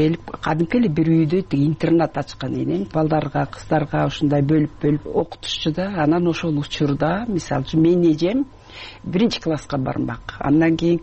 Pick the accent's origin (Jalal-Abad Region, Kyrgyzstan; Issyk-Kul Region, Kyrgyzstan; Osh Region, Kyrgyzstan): Issyk-Kul Region, Kyrgyzstan; Мен баягы Түп районуна караштуу Тас майылында төрөлгөм. Анан ошол жерге келип үчүнчү класстан баштап 7 жылдык мектепте ошол жерде окуп калдым.